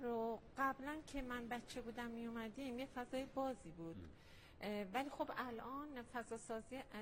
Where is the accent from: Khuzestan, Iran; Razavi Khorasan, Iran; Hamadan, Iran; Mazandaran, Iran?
Hamadan, Iran; Nahavand